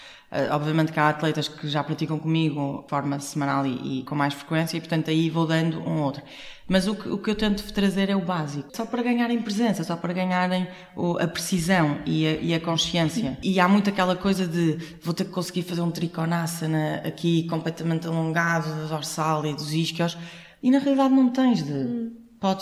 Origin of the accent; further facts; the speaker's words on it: Porto, Norte, Portugal; Eu sou do Porto, eu tenho isto, sabes?